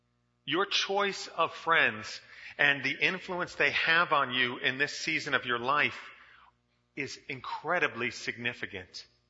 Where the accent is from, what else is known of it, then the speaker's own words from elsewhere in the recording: New York, United States; I grew up in New York. We don't respond in that way when people cut us off.